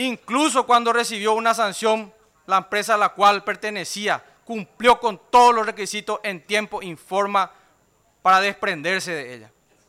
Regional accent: Paraguay; Estimado embajador, te exijo como paraguayo, no como diputado, que respete la soberanía de nuestro país

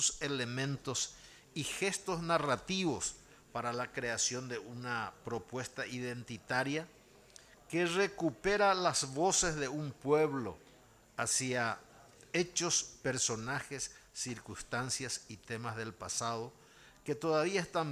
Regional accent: Piribebuy, Cordillera, Paraguay; la potencialidad de esa juventud brillante de mi pueblo Piribebuy

